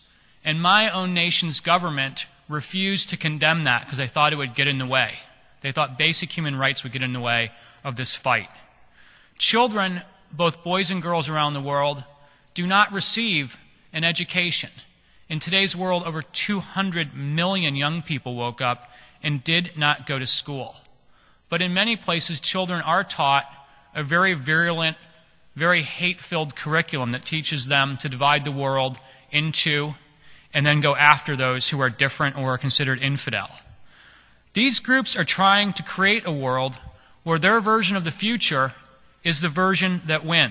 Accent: Hong Kong; In fact, in my hometown of Hong Kong

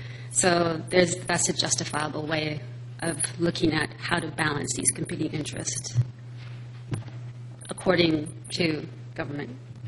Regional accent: Attawapiskat, Ontario, Canada; now in Toronto, Canada; I'm originally from Attawapiskat First Nation, and I'm a lawyer, and I'm based out of Toronto.

